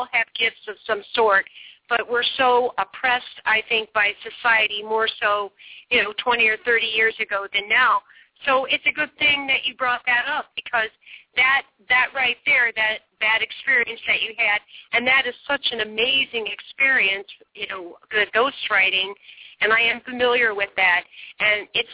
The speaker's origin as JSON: {"language": "English", "region": "West Virginia", "country": "United States", "tie": "born or raised there", "said": "I grew up on the Kentucky-Virginia border, and so West Virginia, I should say. And, I mean, that was a coal mining town, and, you know, I mean, they were very steeped in religion."}